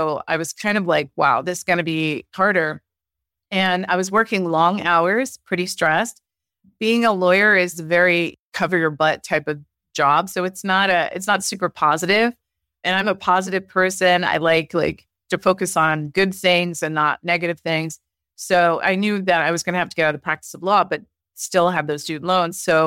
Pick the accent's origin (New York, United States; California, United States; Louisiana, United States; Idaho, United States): California, United States; San Jose; I grew up in East San Jose, which isn't like the best area of San Jose.